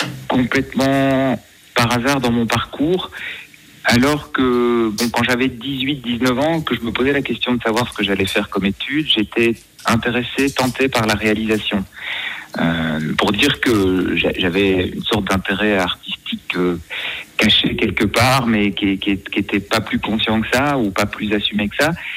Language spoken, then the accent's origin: French; Brussels, Brussels-Capital Region, Belgium; Quand je viens de Bruxelles, où bien sûr c'est aussi une ville bilingue